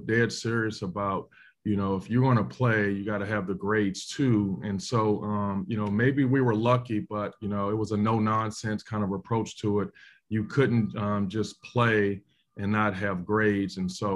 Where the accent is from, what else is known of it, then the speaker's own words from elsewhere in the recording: Washington, District of Columbia, United States; So I grew up in Washington, D.C. in the inner city, specifically the Clifton Terrace projects, really notorious for crime and drugs.